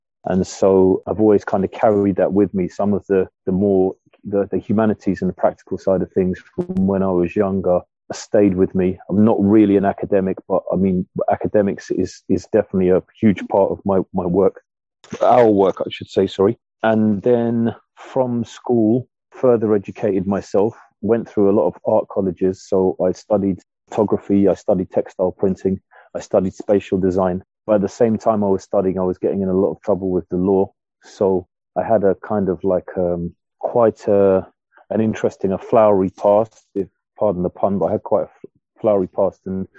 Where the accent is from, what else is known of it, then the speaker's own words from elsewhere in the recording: Streatham Hill, London, United Kingdom; also born or lived in Camberwell / Brixton; in Streatham Hill in Lambeth, Streatham Hill, and brought up in different parts, but born in Camberwell and raised in Streatham Hill and Brixton from very, very young. And so South London born and raised.